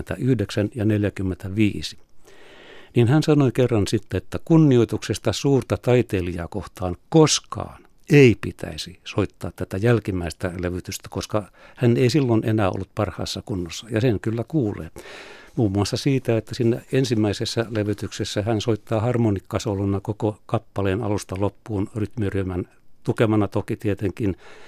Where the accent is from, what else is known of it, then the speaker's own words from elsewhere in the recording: Vaasa, Ostrobothnia, Finland; kun olen siis Vaasasta kotoisin.